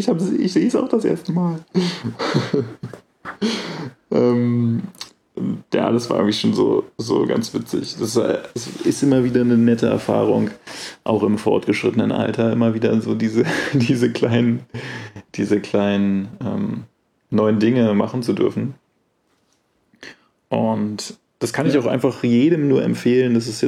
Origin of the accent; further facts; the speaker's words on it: Germany; accent: German; German is a second language; now in Australia; Australiern da spreche, versuche ich mich anzustrengen, so zu reden, dass man vielleicht nicht sofort meinen deutschen Akzent bemerkt.